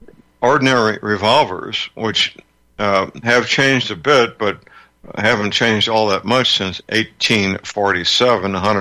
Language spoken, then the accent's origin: English; St. Louis, Missouri, United States; in my hometown, St. Louis, Missouri.